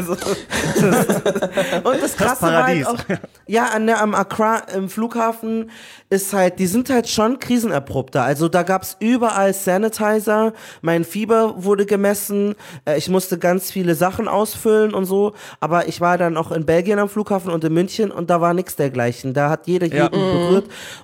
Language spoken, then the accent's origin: German; Nigeria; ich bin auch Nigerianer und insofern, wenn ein Film aus Nigeria kommt, kriege ich das nochmal eher mit.